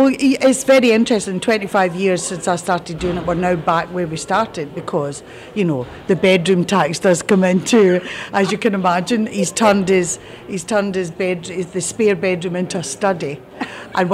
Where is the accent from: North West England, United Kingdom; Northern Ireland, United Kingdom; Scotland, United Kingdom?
Scotland, United Kingdom; That's a Scottish way of expressing myself, you know, that isn't particularly Glaswegian, because I'm from Lanarkshire